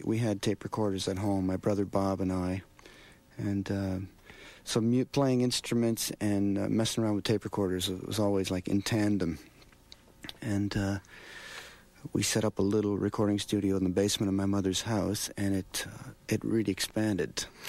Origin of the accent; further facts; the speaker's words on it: Hamilton, Ontario, Canada; also born or lived in Hull, Quebec; At that time, this was Hamilton, Ontario, near Niagara Falls. But I was born in Quebec, in Hull, Quebec.